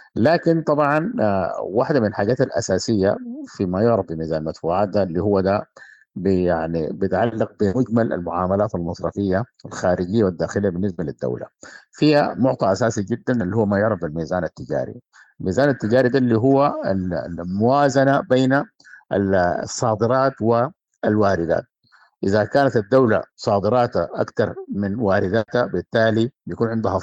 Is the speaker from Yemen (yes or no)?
no; Sudan; في أيضا الوقود برضو فاتورة كبيرة عندنا في السودان.